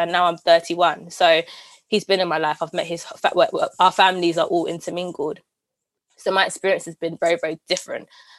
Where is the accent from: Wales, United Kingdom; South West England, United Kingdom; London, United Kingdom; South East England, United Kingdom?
London, United Kingdom; I guess I'm from London, so at the real London